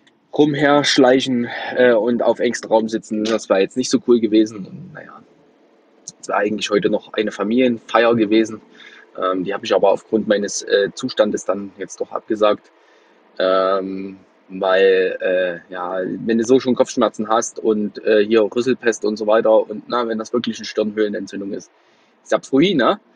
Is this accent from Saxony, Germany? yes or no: yes; Plauen, Saxony, Germany; Ich fahre gerade durch meine Heimatstadt in Richtung Autobahn, bin in Plauen